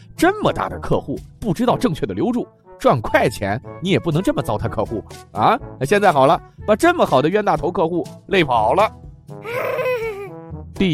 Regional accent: northern China, China; 那身为一个北方人，这是我一辈子都达不到的高度啊！

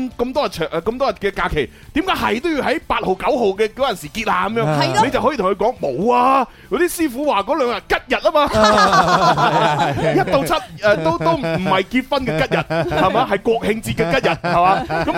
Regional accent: Guangzhou, Guangdong, China; 第二个就系我哋广州人成日用噶啦

